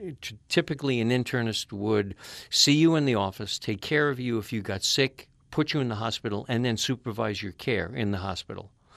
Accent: New York City, New York, United States; I grew up in New York City. I went through the public and free school system from kindergarten through medical school.

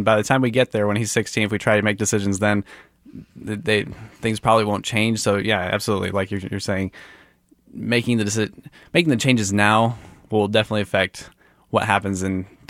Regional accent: Independence, Missouri, United States; also born or lived in Liberty; now in Kansas City, United States; I mean, I'm a Kansas City, I guess you could say, native. I grew up in Independence, then moved to Liberty when I was about 10. And then once I got married, I came to the heart of downtown.

